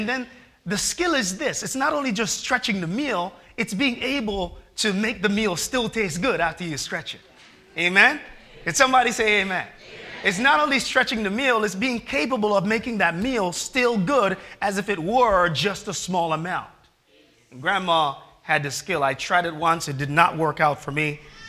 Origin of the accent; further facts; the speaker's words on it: Jamaica; I'm from Jamaica.